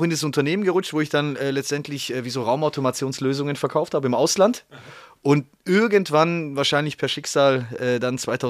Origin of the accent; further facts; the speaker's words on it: Baden-Württemberg, Germany; born there; Gebürtig aus dem Ländle tatsächlich, ja.